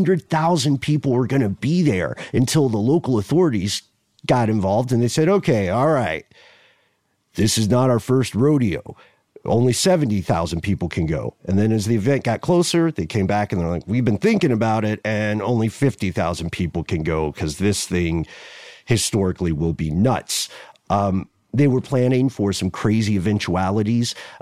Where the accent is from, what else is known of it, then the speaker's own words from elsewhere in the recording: Atlanta, Georgia, United States; we're from Atlanta. We understand how disappointing sports events can be